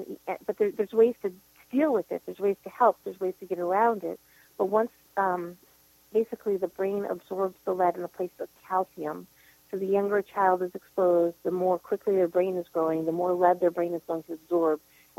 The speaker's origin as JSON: {"language": "English", "region": "Massachusetts", "country": "United States", "tie": "born or raised there", "said": "Even from when I was a kid, I grew up near Boston"}